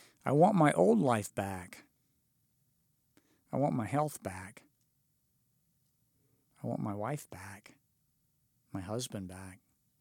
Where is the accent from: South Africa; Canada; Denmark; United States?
United States; Oklahoma; Growing up in Oklahoma, you learn early on that a storm can come seemingly out of nowhere, and those storms can come fast.